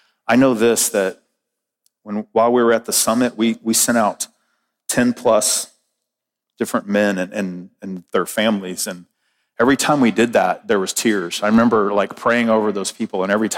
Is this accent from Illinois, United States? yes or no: no; Texas, United States; I grew up in South Texas on a beach where I didn't see snow till I was in college.